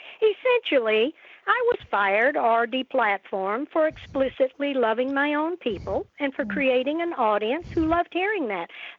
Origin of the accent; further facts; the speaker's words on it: the South, United States; I'm a Southerner. I'm a woman.